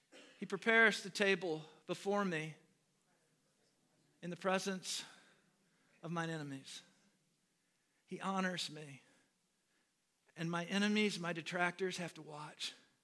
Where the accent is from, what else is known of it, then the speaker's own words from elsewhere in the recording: United States; I'm an American, I speak one language, and I speak it poorly. When I was growing up, everybody I knew only spoke English.